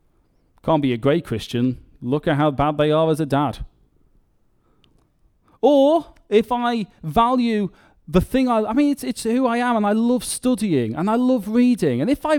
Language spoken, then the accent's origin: English; England, United Kingdom; I'm English. I'm white. I'm male.